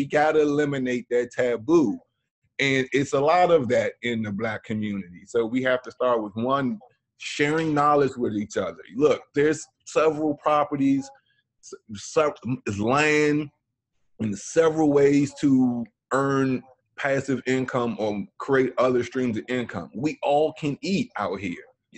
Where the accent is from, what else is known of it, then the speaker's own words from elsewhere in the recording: Washington, District of Columbia, United States; which in the neighborhood I grew up in Riggs Park, D.C.